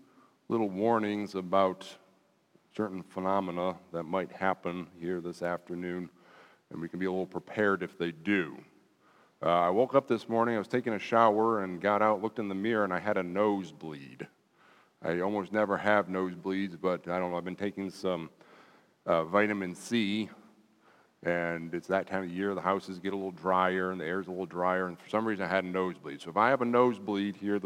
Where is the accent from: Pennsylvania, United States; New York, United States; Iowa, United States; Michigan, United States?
Michigan, United States; I grew up in Michigan.